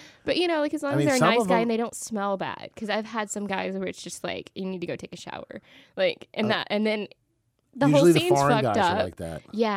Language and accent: English; Alabama, United States